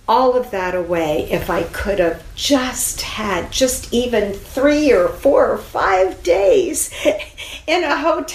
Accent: New Jersey, United States; I'm from New Jersey

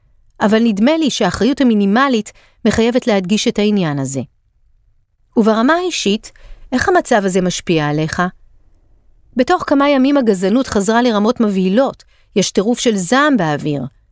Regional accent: Tayibe, Central District, Israel; now in Tel Aviv, Israel; אני ערבי מטייבה, וזאת זהות שאני מחובר אליה לגמרי. מצד שני אני ישראלי תל אביבי, וגם זאת זהות שאני מחובר אליה לחלוטין.

